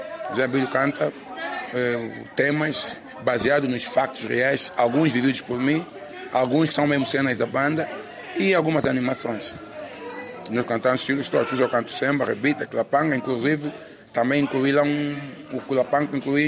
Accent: Angola; E na minha casa, eu cresci numa casa onde tinha uma avó que não falava português. Não falava português. Quer dizer, eu cresci numa casa de quimbundo

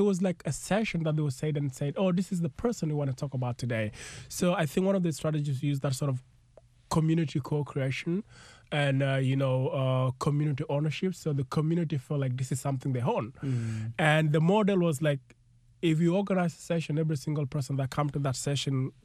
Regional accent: Kakuma, Turkana County, Kenya; also born or lived in Ethiopia; like many South Sudanese family, my family was displaced by the conflict. So I was born in Ethiopia, and then I grew up in Kakuma refugee camp

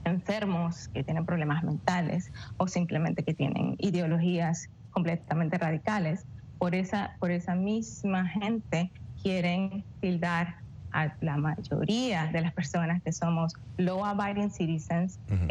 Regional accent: Venezuela; moved away as an adult; now in United States; Yo vengo de Venezuela, de un país donde el control de armas existe

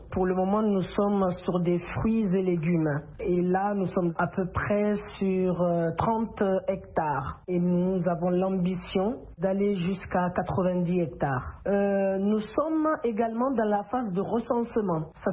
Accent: Guinea; je suis guinéenne d'origine Loma

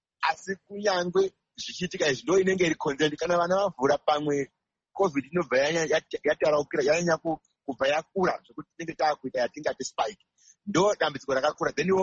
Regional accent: Chipinge, Manicaland, Zimbabwe; now in Chisumbanja, Zimbabwe; I'm speaking from Chisumbanja, I'm from Chipinge.

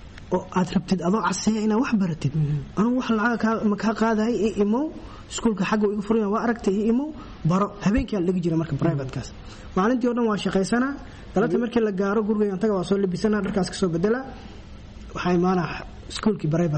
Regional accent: Baidoa, Bay, Somalia; born there; now in Mogadishu, Somalia; waxaan ku dhashay Baydhawa waxaan imid Muqdisho sagaashan iyo afartii ilaa sagaashan iyo shantii

